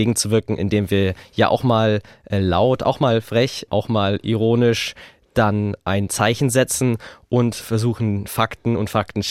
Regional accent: Augsburg, Bavaria, Germany; aus meiner Heimatstadt, aus Augsburg.

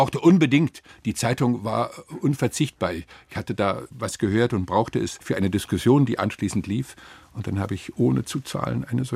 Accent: Frankfurt, Hesse, Germany; born there; Meine Geburtsstadt.

